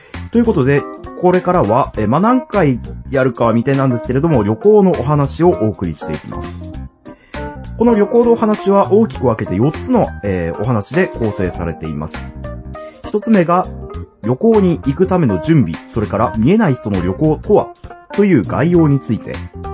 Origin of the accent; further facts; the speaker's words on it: Kyushu, Japan; 生粋の九州男児である私